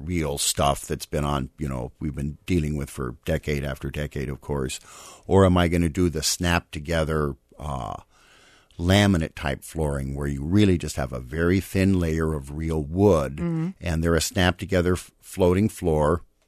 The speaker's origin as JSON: {"language": "English", "town": "Denver", "region": "Colorado", "country": "United States", "tie": "born or raised there", "said": "I grew up in Denver. We didn't see that."}